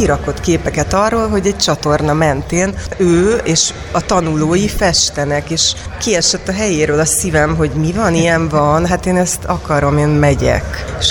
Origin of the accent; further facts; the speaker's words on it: Ukraine; Én ukrán vagyok, én kint születtem, anyukám még mindig kint él